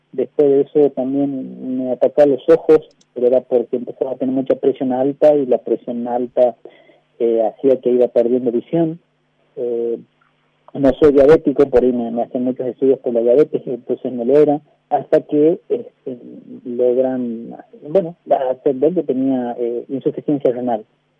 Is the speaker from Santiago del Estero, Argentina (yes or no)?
yes; Santiago del Estero, Argentina; soy de Santiago del Estero.